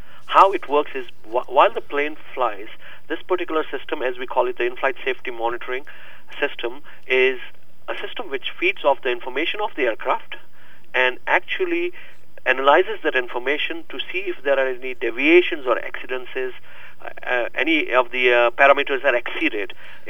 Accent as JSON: {"language": "English", "country": "India", "also_born_or_lived": "England / Saudi Arabia", "moved": "as an adult", "said": "I'm originally from India. I went to England to study accountancy. From there, I picked up a job in Saudi Arabia"}